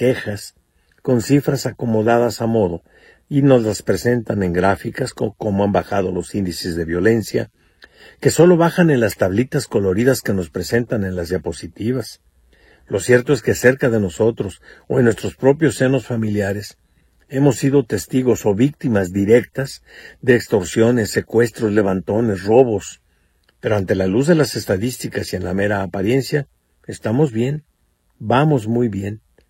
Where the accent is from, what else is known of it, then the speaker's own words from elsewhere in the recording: Mexico; nos afecta a nosotros como mexicanos la violencia que hay en nuestro país.